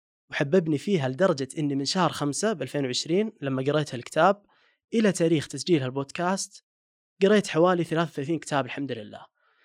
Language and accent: Arabic; Riyadh, Riyadh Province, Saudi Arabia; now in Al-Ahsa, Saudi Arabia; مهندس أمن وسلامة، نشأت وتربيت بالرياض، لكن بحكم عملي بأرامكو صرت من سكان الحسا.